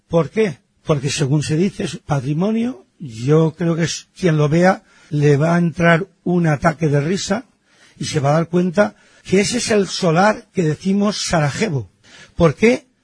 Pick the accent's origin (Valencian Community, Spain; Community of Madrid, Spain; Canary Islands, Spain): Valencian Community, Spain; Valencia; Yo soy valenciano, nacido en la calle Sagunto, en la calle San Guillem